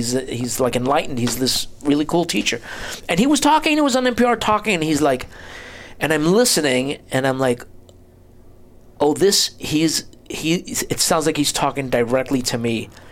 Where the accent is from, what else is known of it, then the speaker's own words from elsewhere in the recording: New Jersey, United States; Before coming here, but I grew up in New Jersey, so I was missing New Jersey.